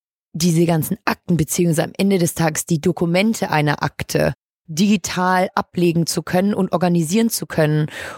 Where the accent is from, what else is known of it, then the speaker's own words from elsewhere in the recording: Hamburg, Germany; born there; Ich bin 25, gebürtige Hamburgerin und vom Hintergrund eigentlich Betriebswirtin.